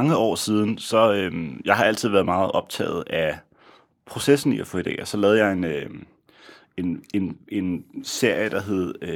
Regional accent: Copenhagen, Capital Region of Denmark, Denmark; Det er jo sådan noget, vi godt kan lide som københavnere.

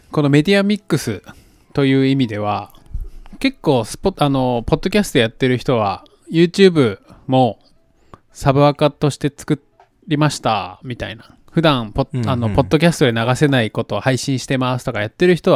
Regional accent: Aichi, Japan; やっぱ私も愛知の片田舎出身なんで、車ユーザーなんで、

